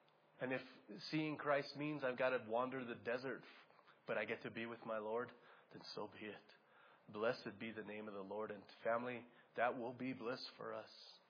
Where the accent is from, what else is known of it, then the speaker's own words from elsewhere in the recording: Arizona, United States; Sure, it's going to be hot there. I'm from Arizona. I'm good.